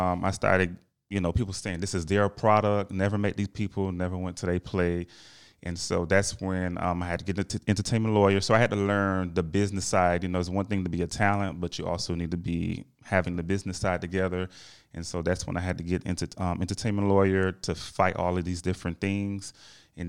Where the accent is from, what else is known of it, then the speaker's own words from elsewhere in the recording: Miami, Florida, United States; born there; I was born in Miami.